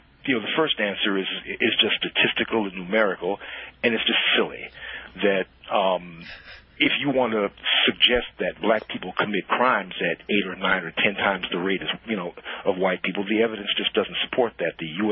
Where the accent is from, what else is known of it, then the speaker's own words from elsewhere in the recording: Chicago, Illinois, United States; I'm from Chicago originally, but my mom was born in Davenport, Iowa, and my dad was one of a tribe of black farmers who used to live in northwest Iowa.